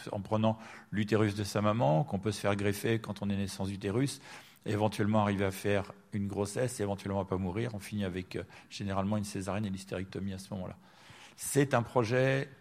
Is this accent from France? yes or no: no; England, United Kingdom; l'Angleterre, qui est mon pays d'origine